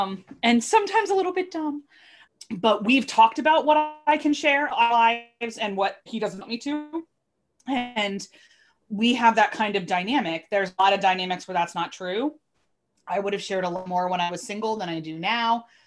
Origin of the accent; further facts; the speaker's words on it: Philadelphia, Pennsylvania, United States; I am much more open to saying that I'm from Philly.